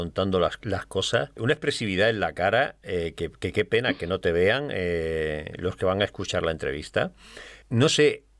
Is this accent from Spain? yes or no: yes; Granada, Andalusia, Spain; accent: Andalusian; Ya sabes que yo soy andaluz también. Soy granaíno